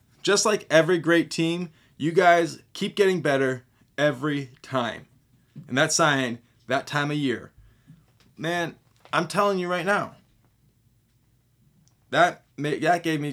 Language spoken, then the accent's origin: English; Oklahoma, United States; We want to share it with people who are in Oklahoma too, because we're from Oklahoma, you know?